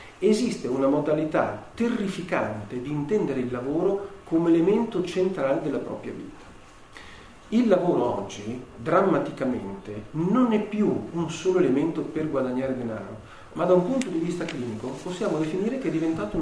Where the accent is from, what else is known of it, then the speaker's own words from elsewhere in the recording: Vignola, Emilia-Romagna, Italy; Ci si scopre di abitare in un paesino di 20.000 abitanti, io vengo da Vignola, quindi un pochino di più